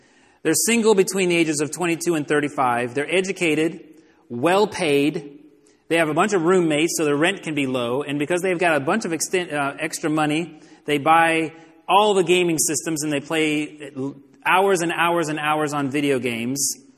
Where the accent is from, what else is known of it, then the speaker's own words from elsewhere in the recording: Texas, United States; Where I grew up in Texas, manhood was closely connected to gun ownership and the appropriate use of firearms.